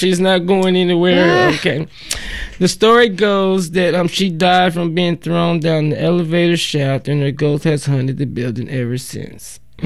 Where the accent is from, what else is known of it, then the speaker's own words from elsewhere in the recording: Alabama, United States; accent: Southern; now in Oregon, United States; You know, I'm from Alabama. I'm a country boy, as if you can't tell from that accent. But, you know, I grew up in the river, walking through the river, swimming in the river, fishing in the river, you name it, I did it in the river.